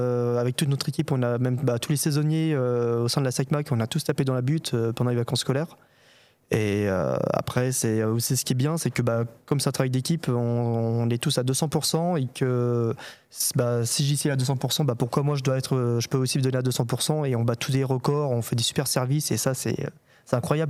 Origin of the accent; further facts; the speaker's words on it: Tours, Centre-Val de Loire, France; De Tours.